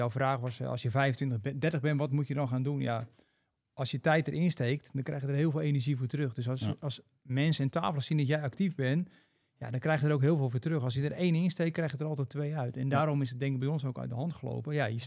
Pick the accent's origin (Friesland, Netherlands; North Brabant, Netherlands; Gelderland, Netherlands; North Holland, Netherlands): North Holland, Netherlands; Je had het waarschijnlijk nog niet aan mijn accent gehoord, maar ik kom uit Noord-Holland.